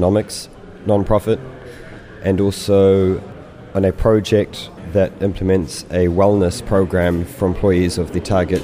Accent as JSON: {"language": "English", "country": "New Zealand", "said": "I'm from New Zealand."}